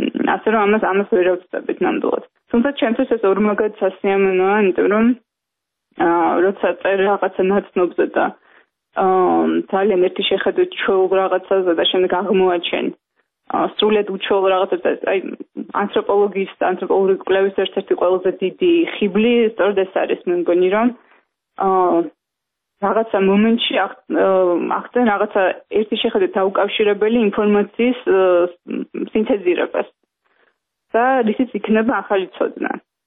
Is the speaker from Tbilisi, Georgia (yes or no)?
yes; Tbilisi, Georgia; born or raised there